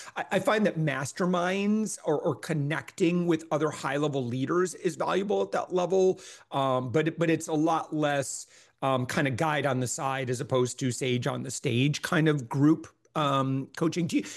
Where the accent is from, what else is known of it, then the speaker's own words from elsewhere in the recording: Michigan, United States; I was raised in West Michigan and lakes mm-hmm. everywhere. We had family members that lived on lakes, and boy, what great memories.